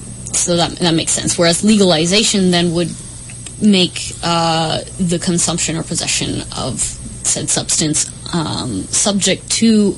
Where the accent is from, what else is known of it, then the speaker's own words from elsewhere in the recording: Colorado, United States; Yes, because Colorado, I grew up in Colorado. My family's there, and I go to visit from time to time